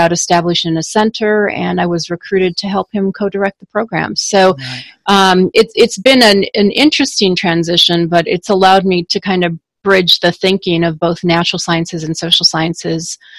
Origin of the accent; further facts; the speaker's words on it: Minnesota, United States; I wanted to move back to Minnesota, my home state